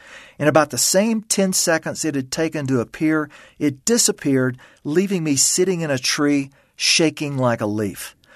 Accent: Louisiana, United States; I was intrigued by whatever predators might be around where I was growing up in Louisiana.

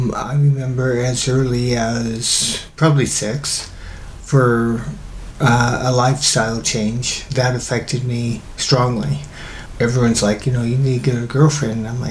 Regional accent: Washington, United States; also born or lived in California; I ended up being a foster within the family to my aunt and uncle in Washington. I was born in California

